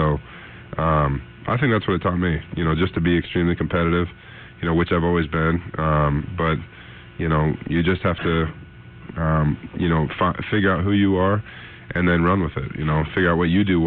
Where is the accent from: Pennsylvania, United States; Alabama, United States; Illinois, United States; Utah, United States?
Utah, United States; You know, just I'm from Utah, so, you know, I grew up in a middle class neighborhood, and you know, I grew up close to the mountains